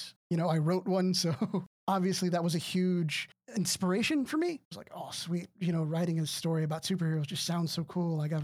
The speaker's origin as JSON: {"language": "English", "town": "Austin", "region": "Texas", "country": "United States", "said": "Where I'm from, I'm originally from Austin, Texas. However, my family was military, so I have lived in various other places."}